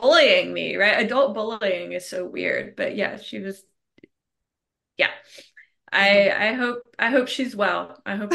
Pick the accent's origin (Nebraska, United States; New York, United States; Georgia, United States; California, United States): Georgia, United States; Vidalia; I'm from Southeast Georgia. It's Vidalia, Georgia